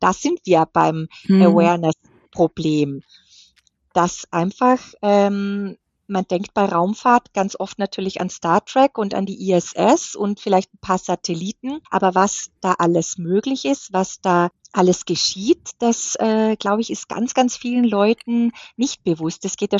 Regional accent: Germany; wenn wir da jetzt nicht mitmachen als Deutsche, dann machen es halt die Amerikaner und die Chinesen.

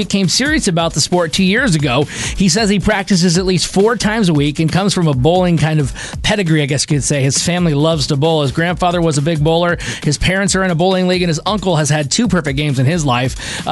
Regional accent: Michigan, United States; I always say I'm from Michigan. That's where I'm originally from.

